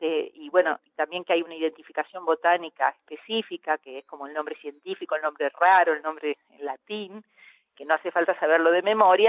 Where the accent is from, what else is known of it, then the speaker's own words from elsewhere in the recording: Córdoba, Argentina; now in Buenos Aires, Argentina; yo soy cordobesa y en mi familia, en mi infancia usábamos plantas también. Después cuando nos vinimos a Buenos Aires, dejamos de consumirlas.